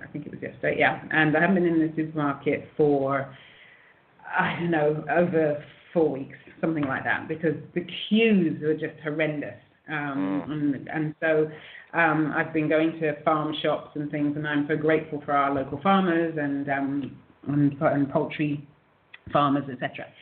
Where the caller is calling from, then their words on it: Barbados; So I'm calling from Barbados, island in the Eastern Caribbean